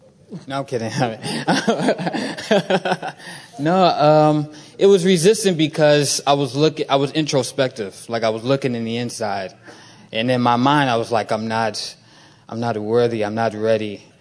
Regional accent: United States; And because we're from the States, sometimes, you know, they do esteem, you know, what you think

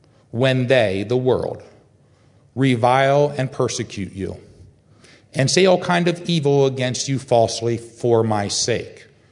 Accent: Lancaster, Pennsylvania, United States; I grew up in Lancaster, Pennsylvania. We had an outhouses with the Amish

